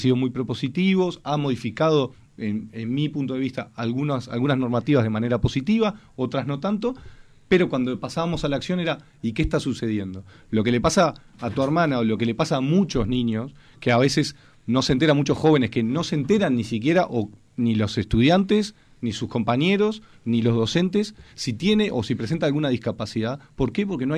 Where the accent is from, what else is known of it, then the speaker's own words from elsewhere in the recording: Uruguay; Nosotros, como uruguayos, tenemos en nuestra cabeza Buenos Aires